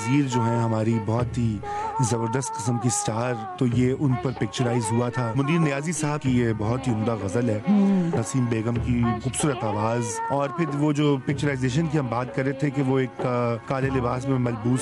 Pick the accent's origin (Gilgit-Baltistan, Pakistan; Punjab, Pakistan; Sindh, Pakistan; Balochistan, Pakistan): Punjab, Pakistan; Lahore; جب ہم بچپن میں اس زمانے میں لاہور میں چونکہ میری پرورش ہوئی, تو وہاں پر گرمیوں کی رات میں چھت پر سویا جاتا تھا